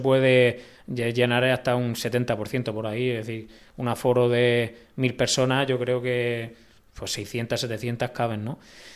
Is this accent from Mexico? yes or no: no; Spain; Ah, somos de España, que tenemos este grupo